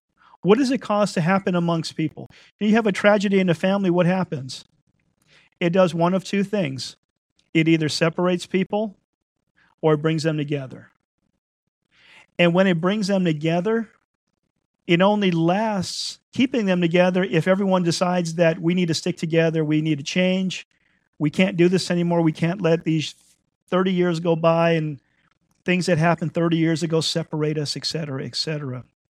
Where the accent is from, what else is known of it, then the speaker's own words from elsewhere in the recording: Southern United States, United States; I mean, we're from the South, so my family's lost everything multiple times in hurricanes.